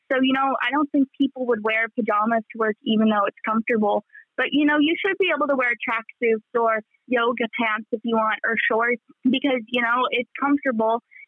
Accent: United States; I grew up in America and we had a whole list of things we couldn't wear in school

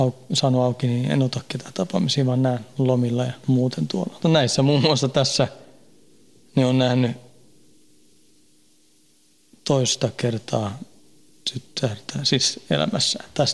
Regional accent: Haninge, Stockholm County, Sweden; moved away as an adult; now in Finland; Tukholman lähiössä, Jordbrossa, Haningessa. Se on parikymmentä kilometriä Tukholmasta etelä.

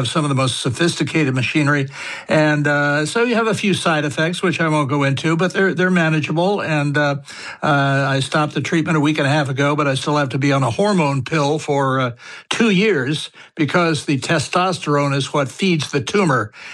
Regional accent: United States; that meant a lot to me as an American

